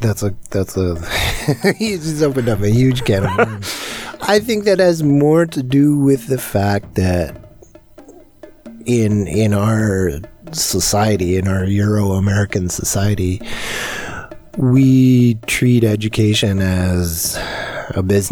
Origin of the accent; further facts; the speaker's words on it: British Columbia, Canada; I grew up on Kootenay Lake on the East Shore, which is really rural.